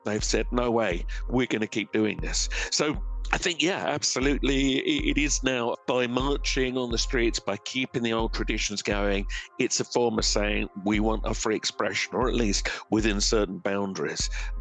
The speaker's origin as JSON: {"language": "English", "town": "Lewes", "region": "South East England", "country": "United Kingdom", "tie": "born or raised there", "said": "growing up in Lewis"}